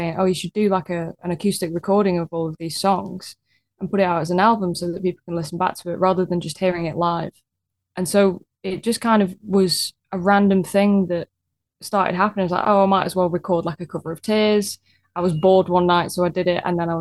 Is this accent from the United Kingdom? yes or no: yes; Blackpool, North West England, United Kingdom; also born or lived in Guildford; now in Kentish Town, United Kingdom; I was born in Blackpool and I was raised in Blackpool. Then I moved to Guildford, and then from Guildford, I went to, Kentish Town, where I am now.